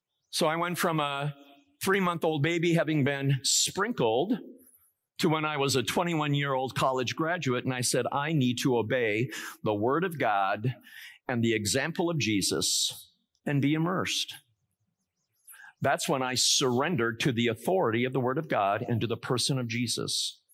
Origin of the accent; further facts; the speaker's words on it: Muskegon, Michigan, United States; I was born and raised in Muskegon, Michigan. Michigan is Dutch Reformed, and I was sprinkled as a baby.